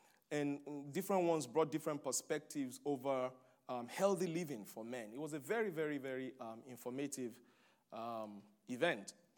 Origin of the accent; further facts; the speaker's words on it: Ohio, United States; I said, Lord, see, I came from Ohio. I'm in Louisville, Kentucky.